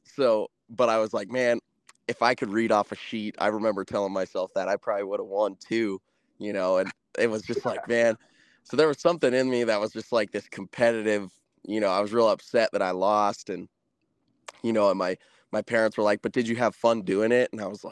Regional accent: Colorado, United States; You know, I grew up here in Colorado singing and, you know, didn't start learning to play guitar until 2015

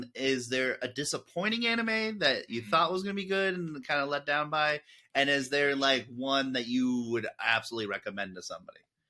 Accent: United States; I'm American, but, you know. I grew up watching soccer

